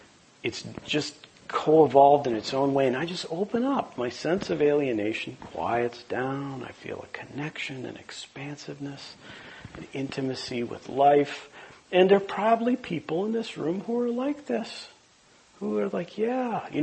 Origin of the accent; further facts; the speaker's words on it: Minneapolis, Minnesota, United States; I'm from Minneapolis, so I get to talk about … if I want to.